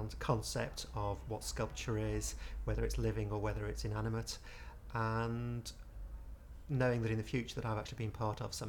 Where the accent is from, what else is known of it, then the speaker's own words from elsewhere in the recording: Liverpool, North West England, United Kingdom; now in Sutton Coldfield, United Kingdom; I'm 44. I come from Sutton Coldfield in Birmingham but originally from Liverpool.